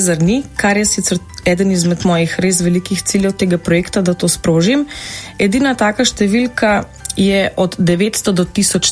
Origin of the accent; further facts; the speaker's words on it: Kočevje, Southeast Slovenia, Slovenia; To vedno rečem, da je Kočevsko, ker sem iz Kočevja doma.